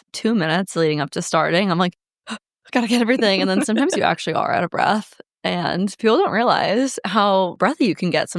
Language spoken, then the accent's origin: English; Omaha, Nebraska, United States; Since I don't live in Omaha anymore, and I'm from Omaha, it was kind of like a little reunion, seeing lots of people from high school